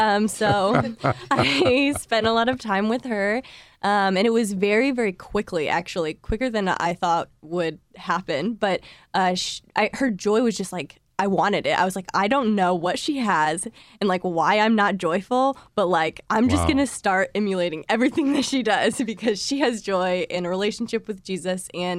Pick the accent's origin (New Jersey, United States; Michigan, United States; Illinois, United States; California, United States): Illinois, United States; Normal; I grew up in Illinois.